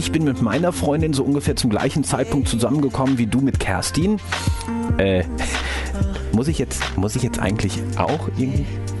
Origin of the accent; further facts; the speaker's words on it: North Rhine-Westphalia, Germany; am liebsten ein ordentliches Altbier direkt aus meiner Heimat, dem Niederrhein.